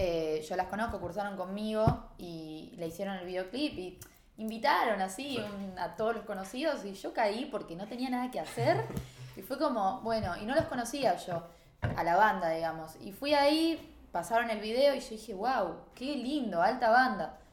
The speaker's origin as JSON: {"language": "Spanish", "town": "Pergamino", "region": "Buenos Aires Province", "country": "Argentina", "said": "porque yo soy de Pergamino"}